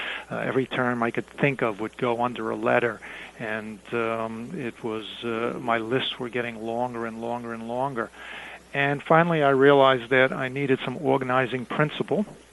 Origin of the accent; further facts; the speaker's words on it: Brooklyn, New York, United States; I grew up in a neighborhood that was probably 95%, if not more, Jewish when I was born in East New York, Brooklyn.